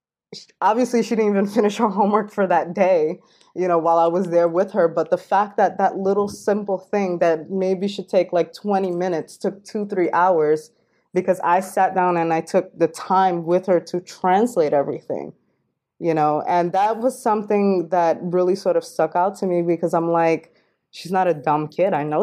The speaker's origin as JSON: {"language": "English", "town": "Queens", "region": "New York", "country": "United States", "tie": "born or raised there", "said": "And where I grew up in Queens, you know, there were some kids who came straight from like Jamaica and Haiti"}